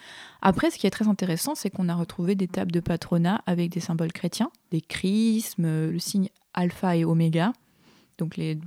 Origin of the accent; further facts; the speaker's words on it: French Polynesia; moved away as an adult; je viens de Tahiti. Ah. Et j'ai grandi là-bas jusqu'à mes 18 ans.